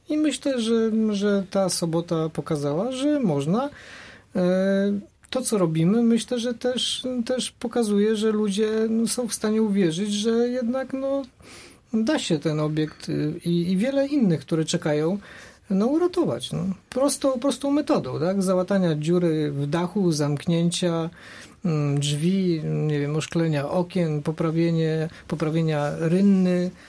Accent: Lwówek Śląski, Lower Silesian Voivodeship, Poland; ja w ogóle pochodzę z Dolnego Śląska, z Lwówka Śląskiego.

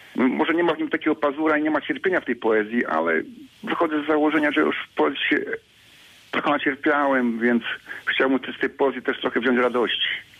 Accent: Lubsko, Lubusz Voivodeship, Poland; w promieniu 100 kilometrów poza miejscem, w którym się urodziłem, w którym się wychowałem, w którym dorastałem, z którym związana jest moja twórczość, bo wiele opowiadań jest osadzonych w realiach Lubska, okolic. Dlatego zdecydowany jestem tu zostać

